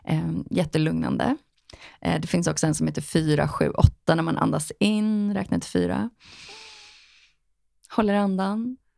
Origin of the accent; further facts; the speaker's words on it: Stockholm, Stockholm County, Sweden; also born or lived in Shanghai / Los Angeles; jag kommer ju från Stockholm. Har bott i storstäder hela mitt liv. Shanghai, LA, galna städer liksom.